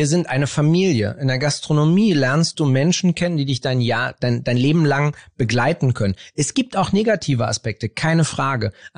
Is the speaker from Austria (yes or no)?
no; Berlin, Germany; Ich bin ja in Kreuzberg aufgewachsen.